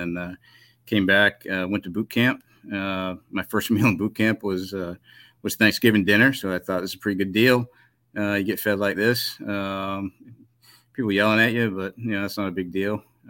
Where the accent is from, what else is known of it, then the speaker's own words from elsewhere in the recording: Maine, United States; So I'm from Maine. I grew up in Maine. My dad was in the Navy, so we moved around a lot, but we always had a home in Maine.